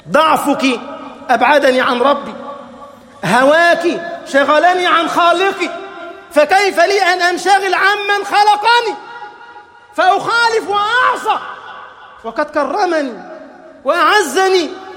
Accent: Egypt

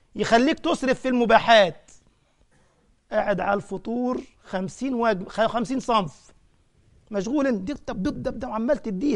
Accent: Egypt; طبعا عندنا في مصر حاجه تانية، الاهلي والزمالك دي حاجه بقى يعني

